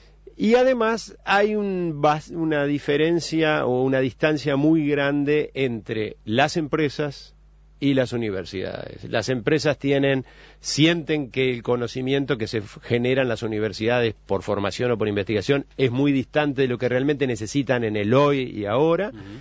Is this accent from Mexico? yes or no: no; Uruguay; soy ciudadano uruguayo